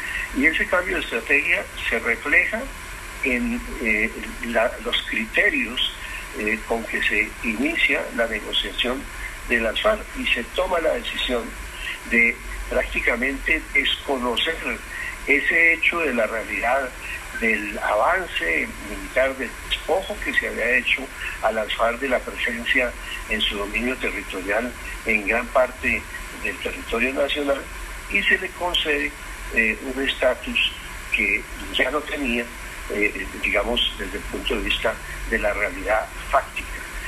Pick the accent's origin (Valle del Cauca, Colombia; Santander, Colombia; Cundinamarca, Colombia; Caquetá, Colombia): Cundinamarca, Colombia; Zipaquirá; era alcalde de mi ciudad natal, que es Zipaquirá, un municipio vecino a Bogotá